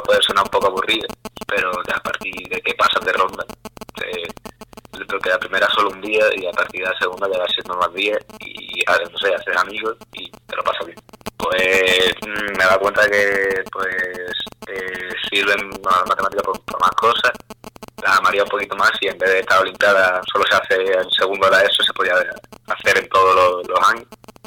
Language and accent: Spanish; Monesterio, Extremadura, Spain; yo fui el único de mi pueblo que la pasé